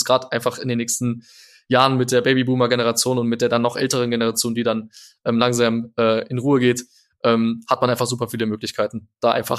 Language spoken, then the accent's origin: German; Frankfurt, Hesse, Germany; ich komme aus Frankfurt